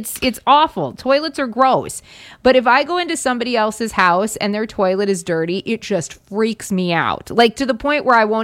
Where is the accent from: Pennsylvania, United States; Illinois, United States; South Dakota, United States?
South Dakota, United States; My dad was a hunter. I mean, I grew up in South Dakota. I get it, right?